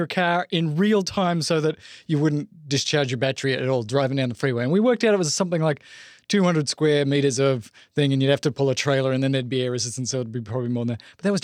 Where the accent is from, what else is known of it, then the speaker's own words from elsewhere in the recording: United States; As an American, in my country, it's maths.